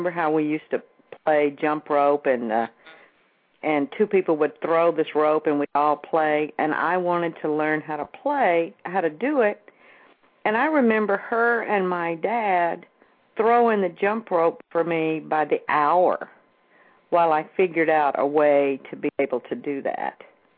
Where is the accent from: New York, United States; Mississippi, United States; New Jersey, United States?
Mississippi, United States; I was raised in Mississippi in this little bitty town